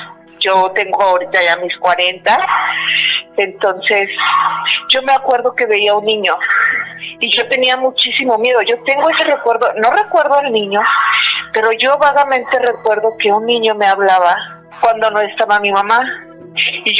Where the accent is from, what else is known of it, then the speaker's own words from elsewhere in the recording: Aguascalientes, Mexico; Yo soy de acá, de Aguascalientes.